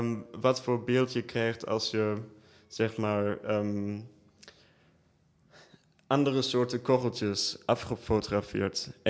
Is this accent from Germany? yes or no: yes; Germany; also born or lived in Amsterdam / Berlin; now in Netherlands; Ja, ik ben in Duitsland opgegroeid, maar ik heb wel een Nederlands eindexamen. Dus ik op een gegeven moment naar Amsterdam verhuisd en heb daar mijn school afgemaakt.